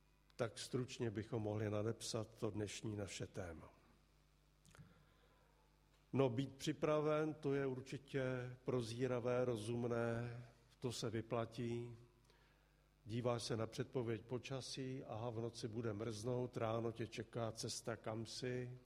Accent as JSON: {"language": "Czech", "region": "Prague", "country": "Czechia", "tie": "born or raised there", "said": "Já si vzpomínám, když jako kluk jsem tamhle na Vinohradech viděl takový malý krámek"}